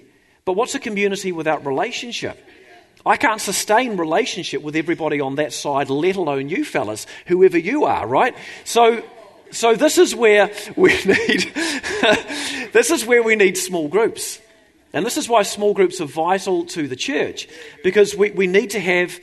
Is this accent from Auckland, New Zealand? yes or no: no; Hawera, Taranaki, New Zealand; I come from Hawera, you'd know, in South Taranaki. Originally, I still feel like I know half the people in Hawera because I spent 25, 27 years of my life in that community.